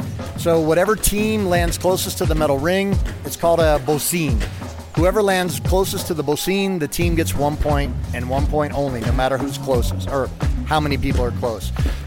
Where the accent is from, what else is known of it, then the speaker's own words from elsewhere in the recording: Bradenton, Florida, United States; moved away as an adult; also born or lived in Brazil; now in Colombia; I'm originally from Bradenton, Florida. I moved to Brazil 13 years ago to be with a girl.